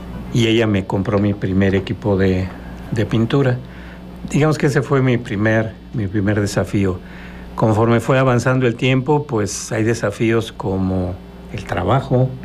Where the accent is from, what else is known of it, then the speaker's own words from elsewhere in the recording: Mexico City, Mexico; born there; yo nací en la Ciudad de México, pero con mucha sangre morelense. Prácticamente toda mi familia materna es de Cuernavaca.